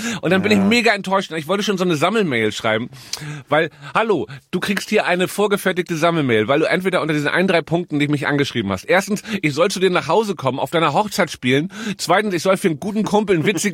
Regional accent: Hamburg, Germany; ich bin in Hamburg aufgewachsen

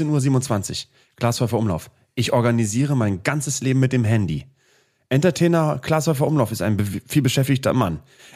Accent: West Germany, Germany; was ich so jetzt nicht erwartet habe und als Westdeutscher fand ich ganz gut.

